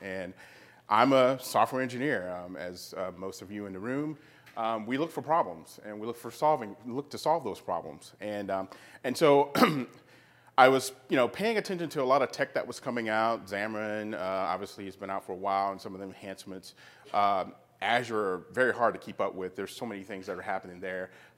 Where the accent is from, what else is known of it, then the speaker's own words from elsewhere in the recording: North Carolina, United States; I'm from North Carolina, and my day job, I'm a full stack developer.